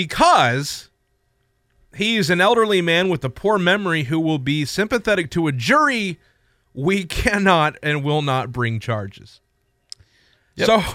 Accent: United States; as a human, as an American, as a news person

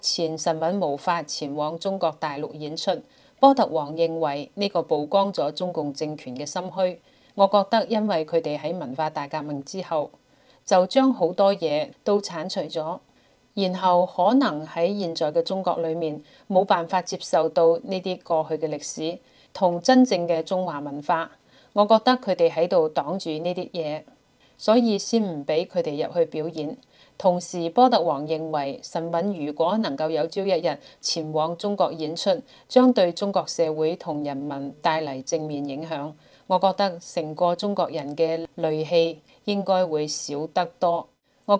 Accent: Taiwan; 但係我哋台灣人睇到嘅係點解佢可以咁快就做到移植器官？

